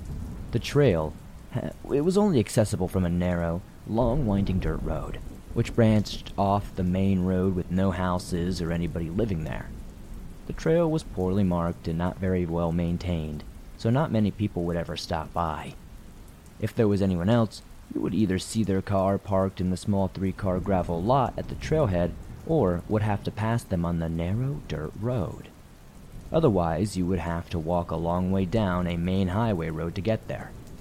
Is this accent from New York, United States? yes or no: no; Long Beach, California, United States; I'm from California, the Long Beach area.